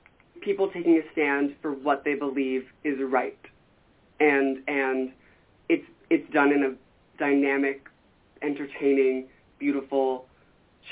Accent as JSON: {"language": "English", "region": "New Jersey", "country": "United States", "said": "I'm from North Jersey. I'm from right outside of New York City. So I got to go into New York all the time when I was little."}